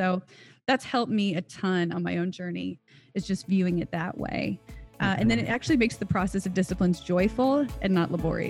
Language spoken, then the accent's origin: English; Southern United States, United States; You know, I grew up in the South and spiritual formation was not the language that we used for this